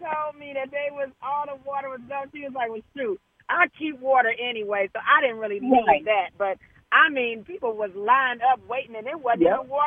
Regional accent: Detroit, Michigan, United States; also born or lived in Germany / Washington, D.C., United States; I'm from Detroit. I moved from Detroit. I lived in Germany, and I have lived in D.C.

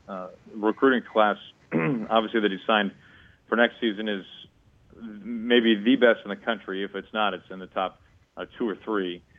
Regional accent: St. Louis, Missouri, United States; also born or lived in Kansas City; Yeah, I grew up in Kansas City, was kind of more raised my formative years in St. Louis, but was a Royals fan, a Cardinals fan.

